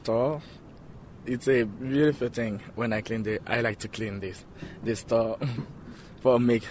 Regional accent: Haiti; English is a second language; now in United States; I'm from Haiti. Well, I come in America in 2013.

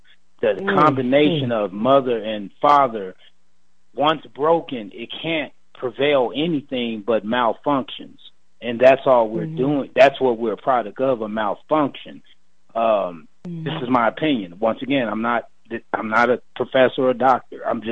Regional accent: the South, United States; Mind you, I grew up in the South, born and raised.

